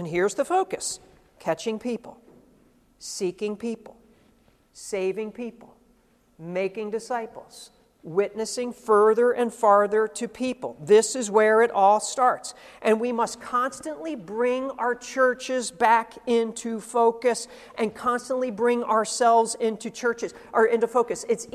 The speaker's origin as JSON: {"language": "English", "country": "United States", "said": "I'm always amazed as an American. If it's 200 years old in America, it's old."}